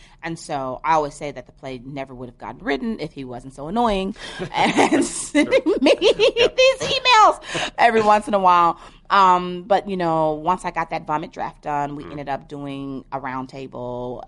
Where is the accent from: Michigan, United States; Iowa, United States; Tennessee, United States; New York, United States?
Tennessee, United States; I'm from Tennessee and she's from Tennessee